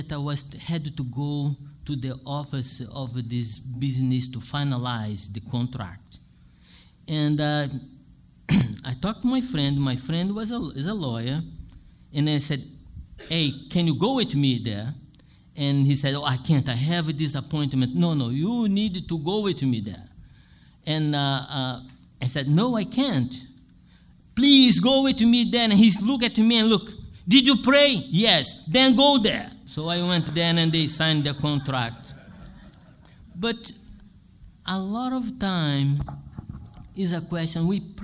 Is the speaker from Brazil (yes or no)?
yes; Rio de Janeiro, Brazil; English is a second language; now in Texas, United States; By the way … I'm from Texas, but I was born and raised in Rio de Janeiro.